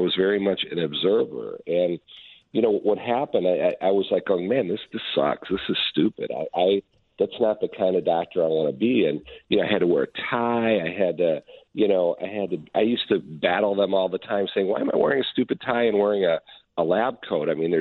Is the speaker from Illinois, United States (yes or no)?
yes; Chicago, Illinois, United States; look, I'm an immigrant. I grew up on the north side. I grew up in Uptown and Edgewater. And then I graduated from high school at Glenbrook South up in the North Burbs.